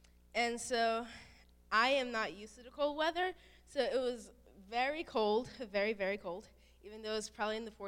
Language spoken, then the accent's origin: English; St. Croix, U.S. Virgin Islands; I am from St. Croix, the small island in the Virgin Islands, and so I am used to, like, up in the 90s, somewhere around there.